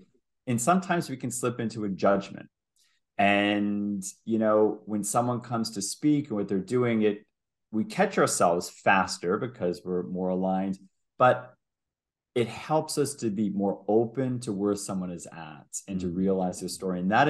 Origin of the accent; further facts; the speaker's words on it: Boston, Massachusetts, United States; I'm American, grew up in Boston, spent my first 40 years, I'm 51, first 40 years in the United States.